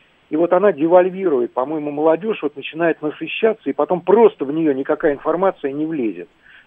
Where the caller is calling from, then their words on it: Moscow, Russia; Я из Москвы.